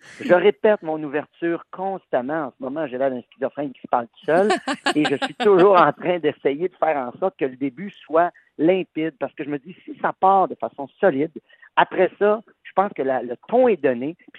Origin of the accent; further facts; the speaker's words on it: Prévost, Quebec, Canada; c'est à l'époque des bicycles à pédales dans mon village natal, Prévost, où les rues étaient barrées